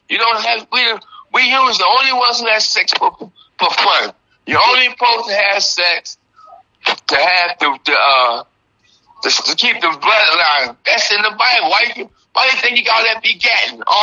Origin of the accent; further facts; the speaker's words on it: the South, United States; Hey, look, I'm from the South. You can't make biscuits stay home.